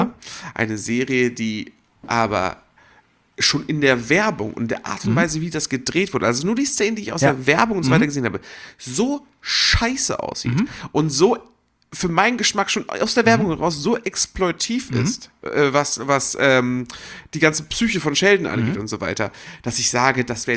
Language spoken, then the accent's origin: German; Poland; es gibt nur einen Papst, ist schon so eine Einstellung, mit der bin ich aufgewachsen in Polen.